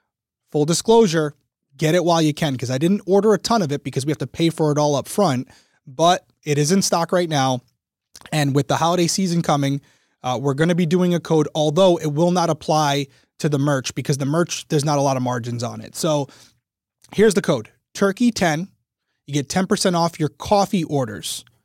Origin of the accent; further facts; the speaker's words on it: Rhode Island, United States; I mean, I'm from Rhode Island, so it's been going around.